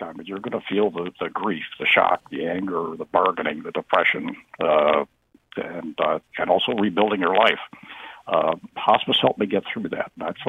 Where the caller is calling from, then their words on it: East Lyme, Connecticut, United States; from East Lyme.